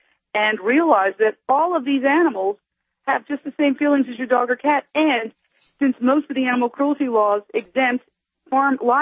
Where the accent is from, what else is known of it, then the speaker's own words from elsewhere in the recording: New York, United States; I was raised in Midtown Manhattan. My mom is from Puerto Rico